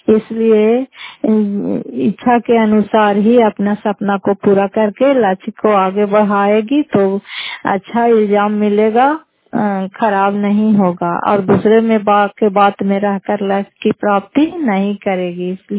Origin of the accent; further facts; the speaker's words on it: Fatehpur, Bihar, India; घर फतेहपुर, पंचायत मकौता, जिला नालंदा, करारपसरा ब्लॉक की निवासी हूँ।